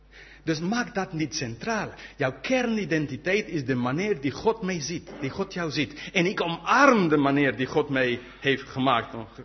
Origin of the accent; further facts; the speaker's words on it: United Kingdom; Dutch is a second language; ik ben Brits op dit moment. Ik ben een Europeaan op dit moment. Maar na 19 maart alleen een Brit.